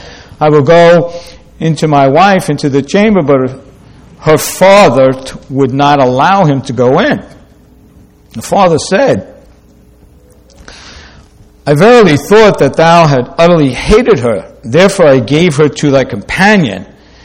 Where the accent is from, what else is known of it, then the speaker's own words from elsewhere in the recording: New York, United States; Growing up in New York, I was taught by mainly my friends, but also even family, two things that you never do.